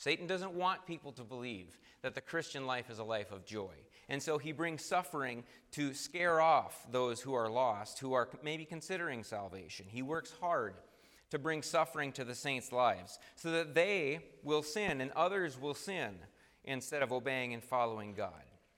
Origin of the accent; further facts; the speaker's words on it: United States; I'm an American, and I'm glad that I'm an American.